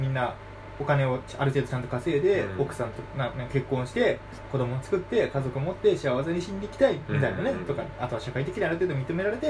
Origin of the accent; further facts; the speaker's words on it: Iwate, Japan; 地元の岩手に理想郷にしたいとか、正直言ってね、無理なんですよ